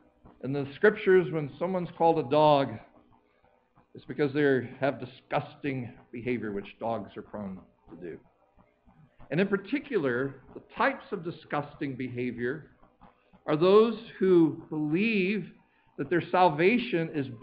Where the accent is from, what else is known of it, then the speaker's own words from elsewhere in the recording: North Carolina, United States; I grew up in the Smoky Mountains of Western North Carolina.